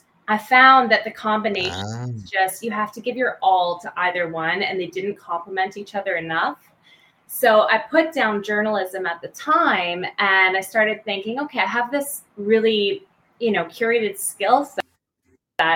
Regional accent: Hamilton, Ontario, Canada; also born or lived in Montreal / Edmonton / Calgary; I grew up across Canada. I was born in Montreal, Quebec. I then grew up a little bit in Edmonton and Calgary, Alberta. Then I moved southwest of Toronto, grew up there in a town called Hamilton, the township of Dundas

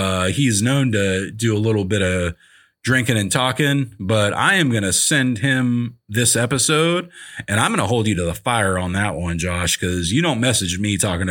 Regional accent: Mint Hill, North Carolina, United States; where I grew up out in Mint Hill, North Carolina, you know, dark skies out there when I was a kid for sure.

